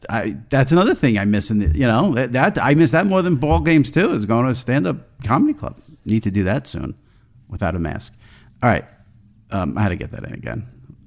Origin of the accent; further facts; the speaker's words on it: New York, United States; but since I'm from New York, I don't want to say it because then I'll just be an asshole.